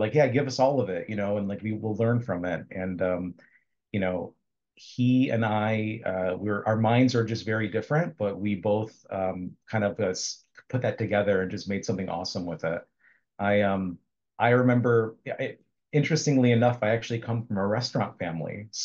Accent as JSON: {"language": "English", "country": "United States", "tie": "born or raised there", "said": "We're both Macedonians, first generation, growing up in the States."}